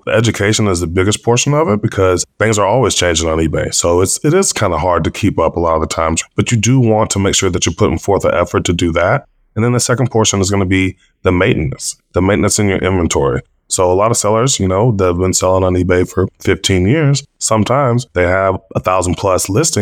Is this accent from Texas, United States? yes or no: yes; Texas, United States; now in Hawaii, United States; because I started it in Hawaii, but I'm from Texas.